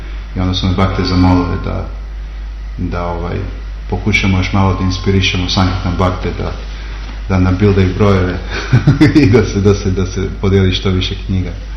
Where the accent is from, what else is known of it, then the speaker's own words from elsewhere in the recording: Serbia; moved away as an adult; now in Mayapur, India; Ja sam iz Srbije, poreklom, već nekih 12-13 godina živim u Majapuru sa porodicom